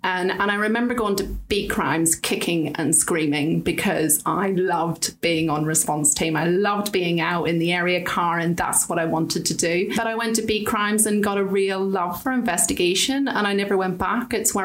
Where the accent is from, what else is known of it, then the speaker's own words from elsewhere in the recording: Northern Ireland, United Kingdom; moved away as an adult; You had 18 weeks training and I moved from Northern Ireland.